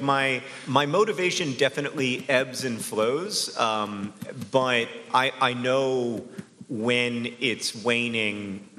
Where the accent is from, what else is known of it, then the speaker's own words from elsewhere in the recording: Orlando, Florida, United States; I do not want to die in Florida. I grew up here. I grew up in Orlando.